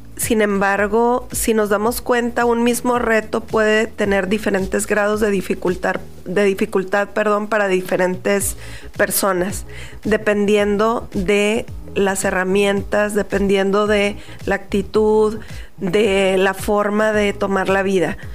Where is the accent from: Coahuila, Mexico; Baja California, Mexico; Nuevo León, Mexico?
Baja California, Mexico; Tijuana; also born or lived in Sonora; soy tijuanense, nacida en Sonora, como muchos de quienes vivimos aquí.